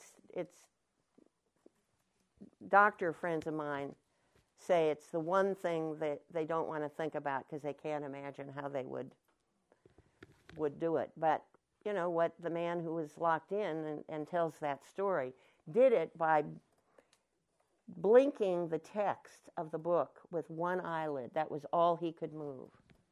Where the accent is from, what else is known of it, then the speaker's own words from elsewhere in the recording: California, United States; I said, no, I'm from the Anderson Valley.